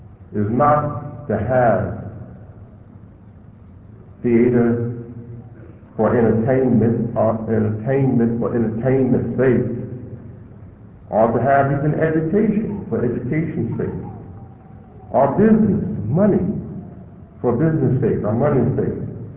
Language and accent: English; United States; I'm speaking of us as Black Muslims, as we have been called. I'm speaking of us as African American Muslims